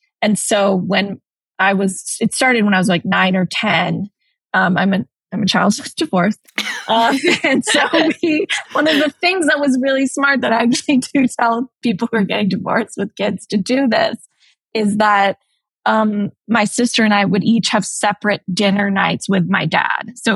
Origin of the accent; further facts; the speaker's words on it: Los Angeles, California, United States; I mean, I think I grew up in Los Angeles